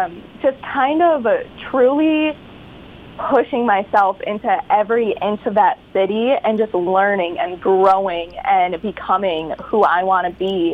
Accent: Ortonville, Michigan, United States; Yes. So I'm from Ortonville. But I grew up riding horses out here

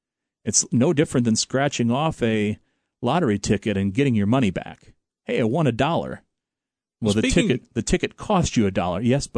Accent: Quad Cities, United States; I grew up in the Quad Cities area

